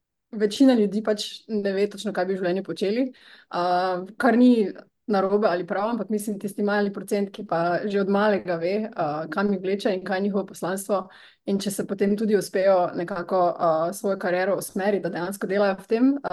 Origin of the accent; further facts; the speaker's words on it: Maribor, Drava, Slovenia; verjetno se bo poslušalci hitro opazili, da sem iz Maribora, tako da kot otrok sem bila vedno zelo aktivna